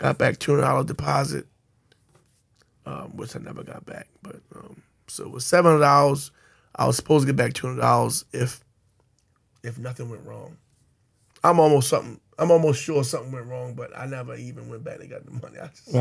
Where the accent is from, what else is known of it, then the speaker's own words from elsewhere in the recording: Canfield, Ohio, United States; You know, we just outside the city. So I'm from Canfield, man, and there was nothing but real guys around there.